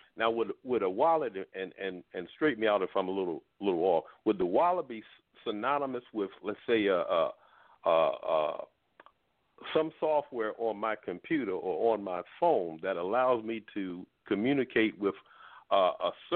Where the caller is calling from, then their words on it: Baltimore, Maryland, United States; I'm calling from Baltimore, Maryland.